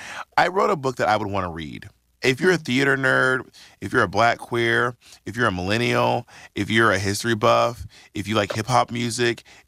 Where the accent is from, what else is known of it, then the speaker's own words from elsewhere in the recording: Atlanta, Georgia, United States; I'm from Atlanta, right?